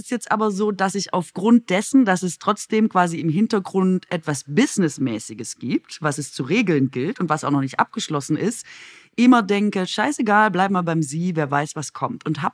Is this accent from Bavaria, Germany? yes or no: no; Baden-Württemberg, Germany; now in Berlin, Germany; Da, wo ich herkomme, aus Baden-Württemberg